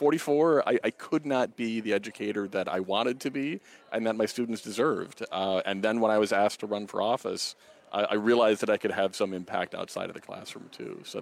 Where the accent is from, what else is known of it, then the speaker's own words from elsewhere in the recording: Milwaukee, Wisconsin, United States; I'm from Milwaukee, born and raised there.